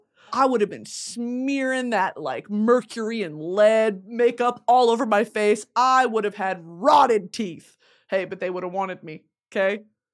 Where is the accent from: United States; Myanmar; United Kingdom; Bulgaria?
United Kingdom; London; …. God save the Queen.